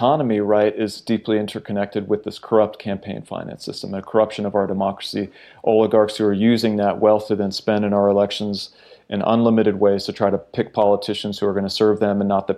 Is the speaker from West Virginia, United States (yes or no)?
yes; West Virginia, United States; one of my best friends growing up in West Virginia, who had come from Guatemala with his mom.